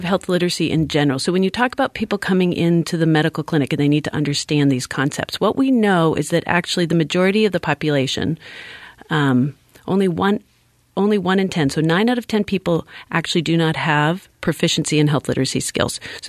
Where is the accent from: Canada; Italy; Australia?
Canada; I grew up in Canada, where bilingualism is really promoted.